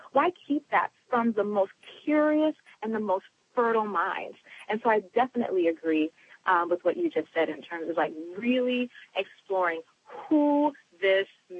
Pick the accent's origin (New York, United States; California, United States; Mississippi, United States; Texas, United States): New York, United States; Brooklyn; Yes, and, well, I'm from Brooklyn, New York, but yes, I've been working with Occupy Wall Street since about day 8 or day 9.